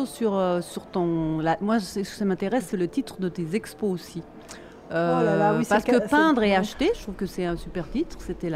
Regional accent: Switzerland; accent: Swiss; En plus, j'ai un accent suisse, ça ne va pas du tout.

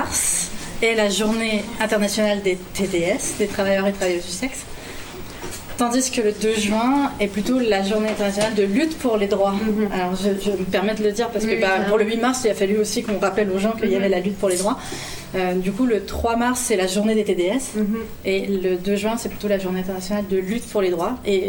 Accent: Quebec, Canada; now in Chambéry, France; Je suis québécoise d'origine, je vis à Chambéry, donc c'est pas très loin

